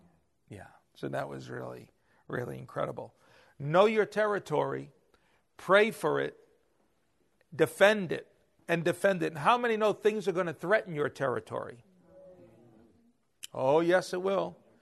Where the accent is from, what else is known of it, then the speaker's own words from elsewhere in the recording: Bronx, New York, United States; He's my second oldest cousin. We grew up together in the Bronx, and he sends me an email.